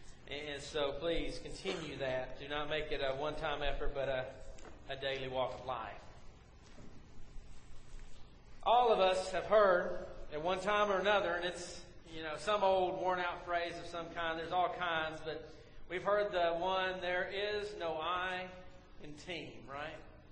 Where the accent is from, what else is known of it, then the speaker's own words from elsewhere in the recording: Mississippi, United States; I know I'm from Mississippi, but I can spell.